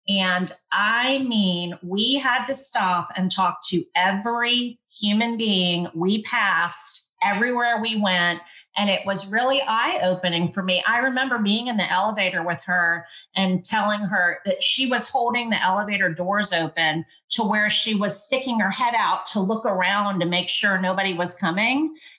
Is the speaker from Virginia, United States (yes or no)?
yes; Virginia, United States; I was from Northern Virginia. We talk fast.